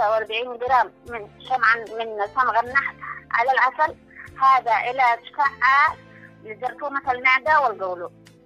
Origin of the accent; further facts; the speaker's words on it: Yemen; بسبب المشاكل عندنا في اليمن ما في توعية عبر وسائل الإعلام